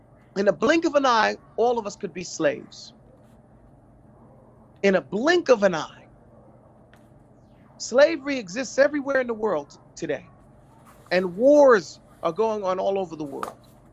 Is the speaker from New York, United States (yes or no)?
yes; New York, United States; We know of cases, you know, you and I grew up in New York.